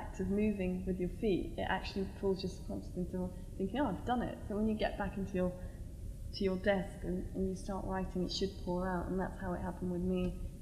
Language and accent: English; Kerala, India; I'm from Kerala, and Ayurvedic influence is a huge influence in my life